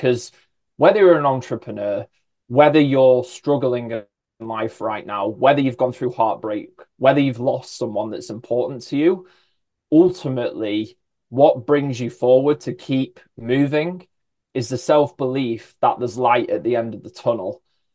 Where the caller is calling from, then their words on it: United Kingdom; I'm in the UK actually